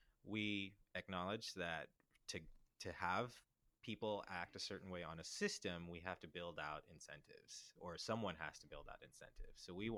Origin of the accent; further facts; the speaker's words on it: St. Louis, Missouri, United States; Yeah. I mean, so I grew up in St. Louis, but I actually on the way here passed up one of my childhood homes.